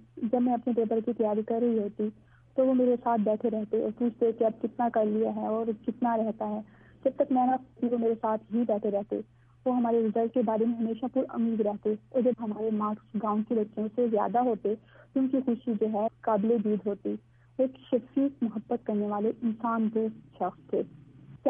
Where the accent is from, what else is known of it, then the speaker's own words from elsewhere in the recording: Mailsi, Punjab, Pakistan; میں میلسی کی رہنے والی ہوں, میں 3rd ایئر کی اسٹوڈینٹ ہوں.